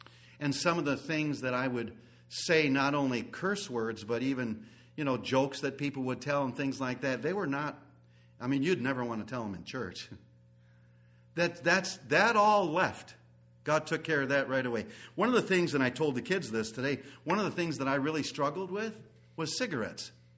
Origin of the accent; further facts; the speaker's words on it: Wisconsin, United States; also born or lived in Amarillo; In the Lutheran church that I grew up in Amarillo, Wisconsin